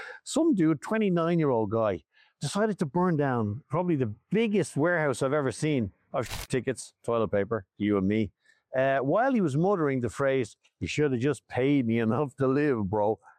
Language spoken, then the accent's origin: English; Ireland; take it from me, I'm Irish.